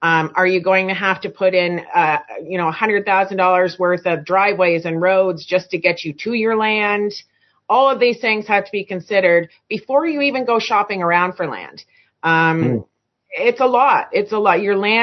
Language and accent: English; Canada; I'm Canadian.